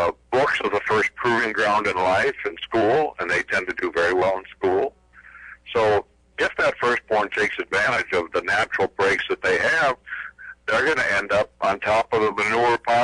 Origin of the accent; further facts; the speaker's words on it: New York, United States; We didn't have a car when I was a little boy growing up in Western New York State